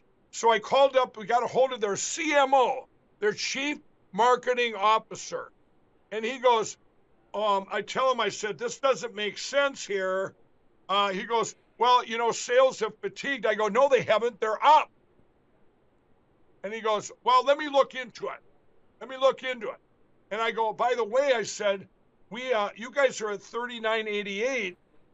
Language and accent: English; Minnesota, United States; all made right here in my home state of Minnesota